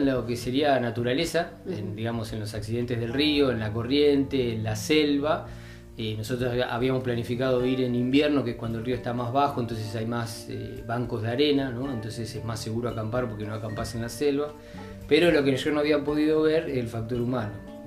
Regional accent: Argentina; como somos argentinos y estamos, digamos, acostumbrados a por ahí este tipo de cosas y hablamos el idioma

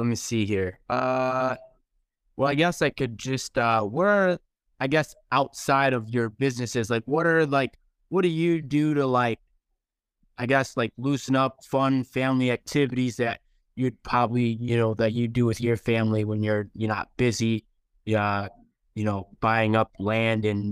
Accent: Rockford, United States; In Rockford. So I actually come from a family of 22

